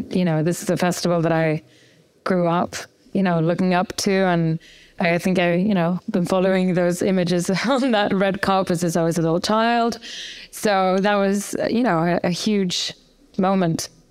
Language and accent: English; Gothenburg, Västra Götaland, Sweden; I was raised in Gothenburg, second biggest town in Sweden.